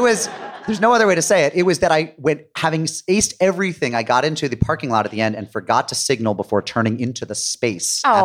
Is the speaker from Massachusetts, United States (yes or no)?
yes; Chicopee, Massachusetts, United States; Chicopee, Mass.